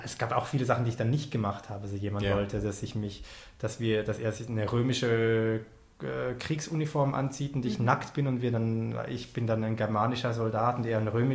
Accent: Switzerland; dass ich als Schweizer einem philippinischen Mann eine erotische Massage gibt

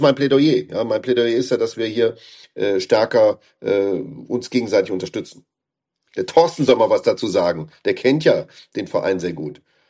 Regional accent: Saarland, Germany; man sollte auch sich gegenseitig unterstützen, auch als Saarländer.

